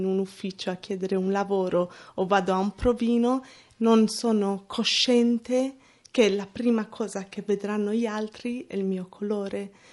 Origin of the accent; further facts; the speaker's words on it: London, United Kingdom; sono nata a Londra, in Inghilterra, era comunque quando ero grande che un po' mi sono accorta di avere un colore scura.